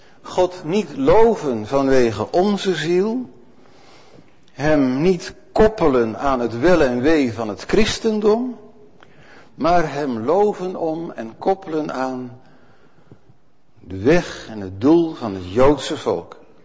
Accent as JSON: {"language": "Dutch", "country": "Netherlands", "said": "zolang wij dat als Nederlanders, als Hollanders hebben uitgehouden."}